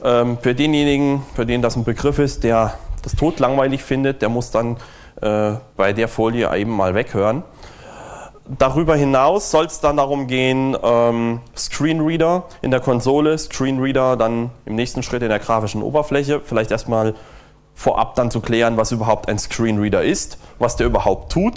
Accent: Berlin, Germany; Ich komme aus Berlin, bin dort in der Linux User Group Berlin tätig

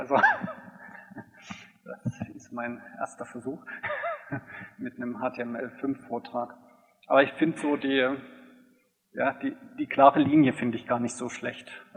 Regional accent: Tübingen, Baden-Württemberg, Germany; Schließen möchte ich noch mit einer Impression von Tübingen, oder wo ich herkomme.

